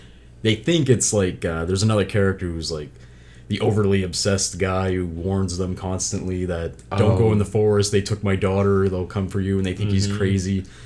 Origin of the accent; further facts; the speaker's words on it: Ireland; I mean, I'm Irish, it's not being biased